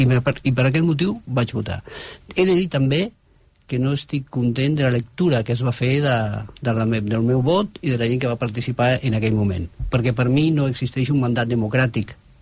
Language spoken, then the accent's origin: Catalan; Sant Feliu de Llobregat, Catalonia, Spain; del meu poble, de Sant Feliu.